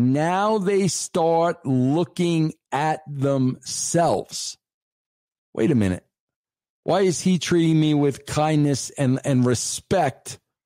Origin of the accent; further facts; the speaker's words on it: New York, United States; accent: New York; Floored. That's my New York accent. Floored.